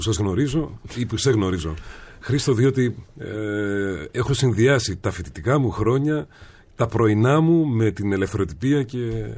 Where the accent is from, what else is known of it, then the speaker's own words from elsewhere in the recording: Trikala, Thessaly, Greece; Γεννημένος το 1973, τον Νοέμβριο, γεννημένος στα Τρίκαλα, μεγαλωμένος στα Τρίκαλα, σε μια πολύ ωραία επαρχιακή πόλη, σε μια πόλη η οποία αγαπάει πάρα πολύ το ποδήλατο, μια ανοιχτή πόλη και μια ανοιχτή κοινωνία, τα Τρίκαλα.